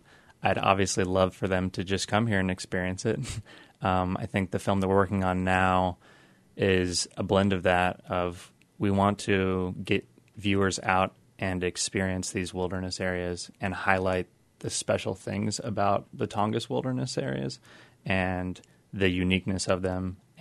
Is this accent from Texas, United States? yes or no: yes; Austin, Texas, United States; From Austin, Texas. Been living in Washington, D.C. for the last year and just actually moved back to Austin.